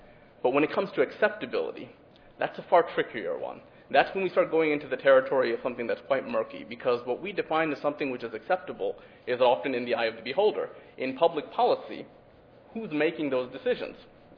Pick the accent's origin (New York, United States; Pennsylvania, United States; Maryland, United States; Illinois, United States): Illinois, United States; here's a law straight from my home state of Illinois